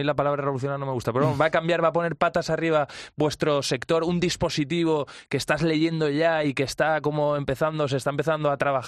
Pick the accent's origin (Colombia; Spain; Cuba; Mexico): Spain; Valencian Community; yo soy valenciano, en Fallas